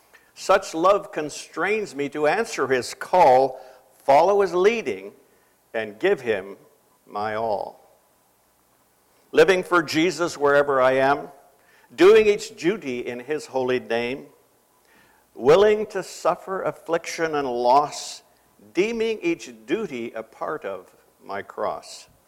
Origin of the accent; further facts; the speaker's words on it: Trenton, United States; most of you probably don't know that I grew up in the Trenton area. Went to Trenton High School, went to the Christian school there.